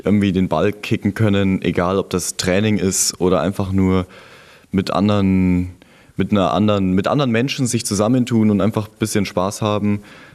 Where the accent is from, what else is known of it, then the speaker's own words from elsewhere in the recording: Frankfurt, Hesse, Germany; born there; now in Nuremberg, Germany; Ich bin gebürtiger Frankfurter, lebt schon seit 17 Jahren aber, oder 16, weil ich war ja ein Jahr jetzt weg, im Frankenland in Nürnberg.